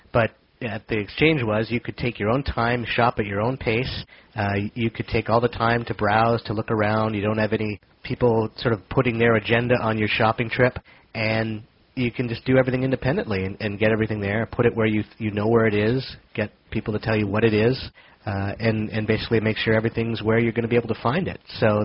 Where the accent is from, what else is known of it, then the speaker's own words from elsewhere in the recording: Mississauga, Ontario, Canada; from Canada, Mississauga, Ontario, to be precise.